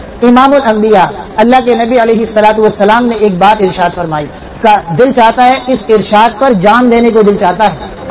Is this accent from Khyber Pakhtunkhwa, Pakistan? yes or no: no; Karachi, Sindh, Pakistan; میں کراچی کا رہنے والا ہوں اس لیے کراچی کی بات کروں گا